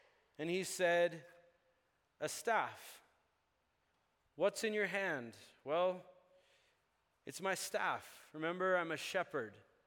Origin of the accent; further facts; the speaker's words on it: Uganda; a lot of you know I grew up in Uganda. In Uganda, we have the whole range of venomous snakes.